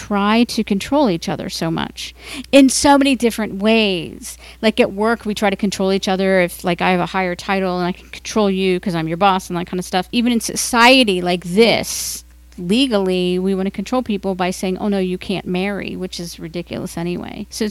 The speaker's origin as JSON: {"language": "English", "town": "Cincinnati", "region": "Ohio", "country": "United States", "said": "I'm from Cincinnati, Ohio. And Cincinnati has evolved, I will say that. When I was growing up there, it was very, very kind of right-wing, very Republican."}